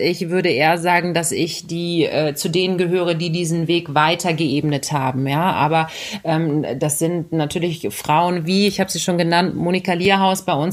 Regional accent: Berlin, Germany; born or raised there

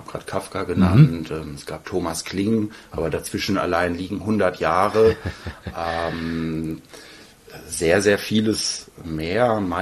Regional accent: Soest, North Rhine-Westphalia, Germany; in meiner Heimatstadt hätte ich jetzt fast schon wieder gesagt, eben in Soest

